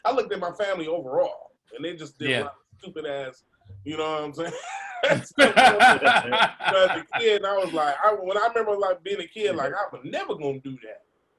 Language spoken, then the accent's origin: English; Detroit, Michigan, United States; I'm from Detroit, so I was a city boy.